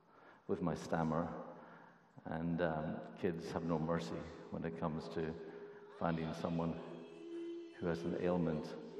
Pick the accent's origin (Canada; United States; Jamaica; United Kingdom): United Kingdom; Lewis, Scotland; born there; I was born in Lewis, in the Outer Hebrides, just after the revival. I'm not a revival kid, I was post-revival, and it was just an amazing place to be, to grow up